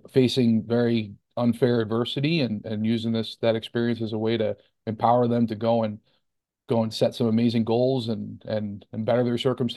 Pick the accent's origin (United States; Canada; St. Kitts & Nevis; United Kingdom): United States; New York; now in Philadelphia, United States; I'm from New York originally, but then I went to college in Philadelphia.